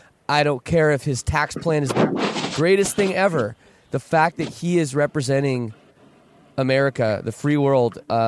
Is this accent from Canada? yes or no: yes; Canada; well, I'm Canadian, right?